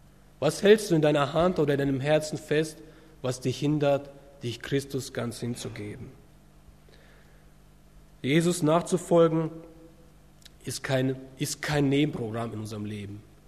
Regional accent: Bielefeld, North Rhine-Westphalia, Germany; moved away as an adult; now in Bad Reichenhall, Germany; Als Familie kommen wir aus Ostwestfalen, aus der Gegend von Bielefeld. Und wir haben unsere ganze Familie dort gelassen. Unsere Verwandten sind alle dort. Und wir sind hierher gekommen, wir sind nach Bad Reichenhall gegangen

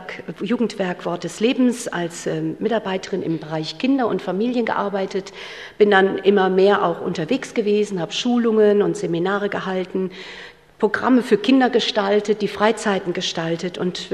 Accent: North Rhine-Westphalia, Germany; aufgewachsen in Nordrhein-Westfalen, Jahrgang 62.

